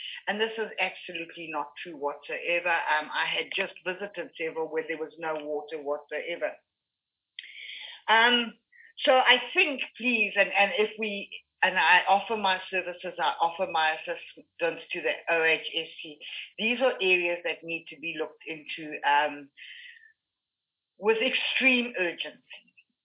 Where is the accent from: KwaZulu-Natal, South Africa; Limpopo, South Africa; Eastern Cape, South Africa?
Limpopo, South Africa; I am from Limpopo